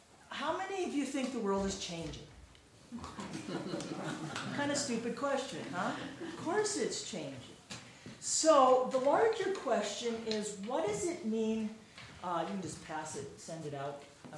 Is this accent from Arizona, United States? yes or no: no; Sioux Falls, South Dakota, United States; I'm from Sioux Falls, South Dakota, and I teach at Augustana College in the religion department.